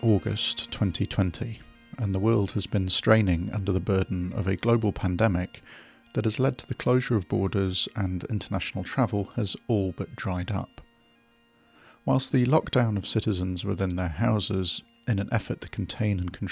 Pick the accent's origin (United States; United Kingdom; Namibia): United Kingdom; England; I was born and raised in England, but I consider myself British. When it comes to rugby, I'm English through and through, but as my surname and ginger hair will attest, I have a significant amount of Scottish blood in me